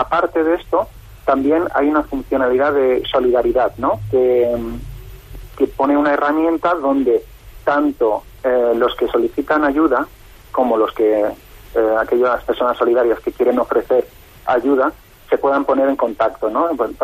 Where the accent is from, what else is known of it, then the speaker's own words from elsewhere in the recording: Palma, Balearic Islands, Spain; nosotros somos de Palma